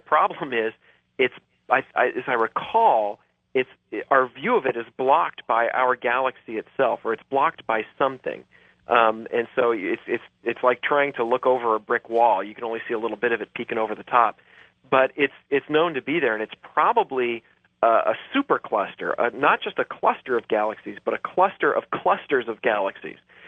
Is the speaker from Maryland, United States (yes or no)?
no; Manassas, Virginia, United States; I grew up near Manassas, Virginia, and as a matter of fact, they have a very good astronomy club out there